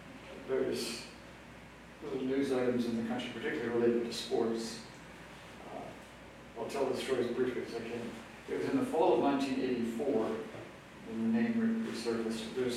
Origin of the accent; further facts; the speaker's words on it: Mount Vernon, New York, United States; born there; I was born in Mount Vernon, New York, right outside New York City.